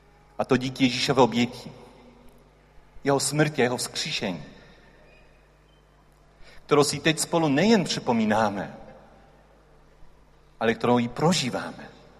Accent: Poland; Czech is a second language; Že jsem Polák, jste se všimli

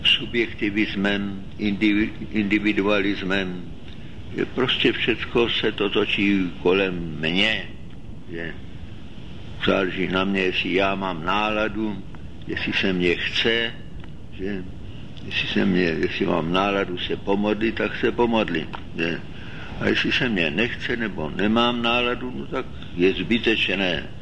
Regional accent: Moravia, Czechia; já se občas cítím jako Moravák

